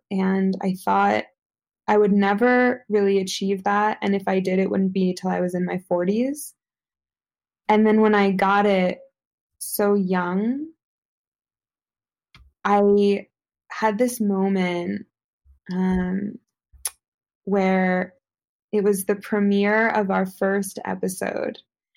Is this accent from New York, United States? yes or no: yes; New York, United States; moved away; Like, I can't, you know, I was born in New York. I never thought I was going to leave.